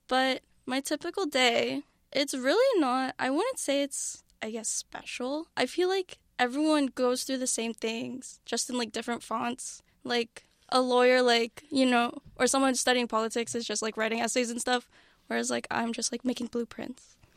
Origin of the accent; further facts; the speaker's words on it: Toronto, Ontario, Canada; because I'm from Toronto and it was like the most like logical choice.